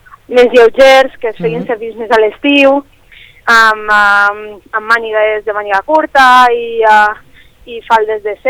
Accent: Canals, Valencian Community, Spain; Sí, som de Canals.

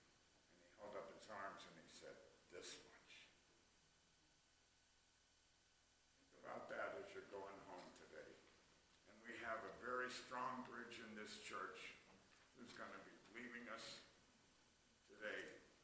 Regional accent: Arizona, United States; I grew up in Arizona, and I've seen it.

